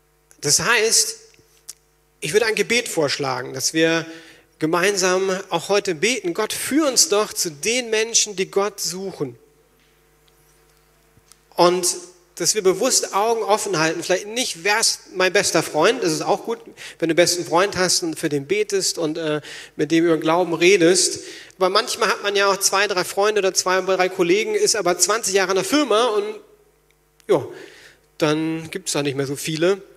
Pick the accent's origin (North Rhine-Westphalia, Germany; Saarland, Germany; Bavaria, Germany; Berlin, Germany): Berlin, Germany